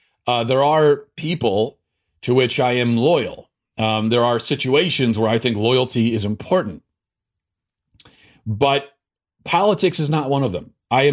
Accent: United States; I do think that this is actually kind of the right way of going about it as an American.

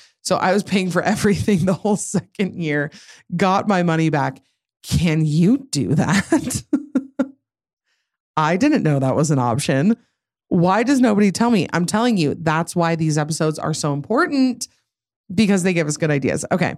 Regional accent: Idaho, United States; I'm from Idaho and it froze that night.

